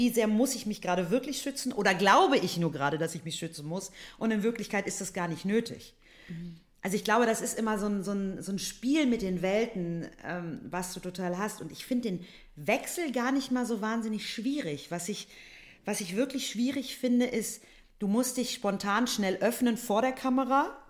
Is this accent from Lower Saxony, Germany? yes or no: yes; Braunschweig, Lower Saxony, Germany; Aus der absoluten Einöde, sage ich jetzt so. Mitteldeutschland. Nein, Braunschweig.